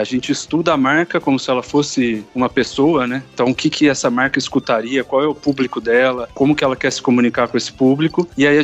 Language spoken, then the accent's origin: Portuguese; Franca, São Paulo, Brazil; now in São Paulo, Brazil; Eu sou de Franca, interior de São Paulo, e sempre fui fissurado por música, tive bandas lá e tudo mais. Quando eu vim para São Paulo com 18 anos, em 2005